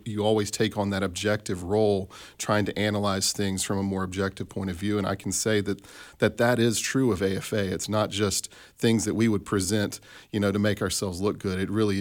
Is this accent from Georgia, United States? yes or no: no; Tupelo, Mississippi, United States; I ended up back in my hometown of Tupelo, Mississippi